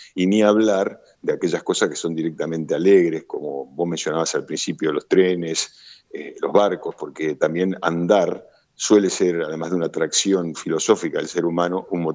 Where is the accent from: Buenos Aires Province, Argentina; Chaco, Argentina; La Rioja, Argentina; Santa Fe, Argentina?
Santa Fe, Argentina; Rosario; Me encuentra en mi ciudad natal, que es mi ciudad de residencia. Pronto a viajar dentro de unos días. Pero en Rosario estoy.